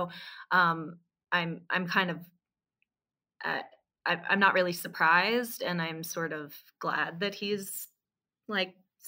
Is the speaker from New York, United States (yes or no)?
yes; New York City, New York, United States; Brooklyn, even though I was born in Manhattan. I spent much of my youth in Manhattan, but now it's, Brooklyn because I have my whole community here.